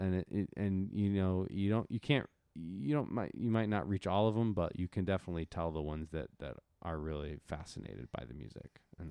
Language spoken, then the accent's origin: English; Rockford, Illinois, United States; The Crossroads Blues Society out in my hometown, Rockford, Illinois, has had me come out several times to present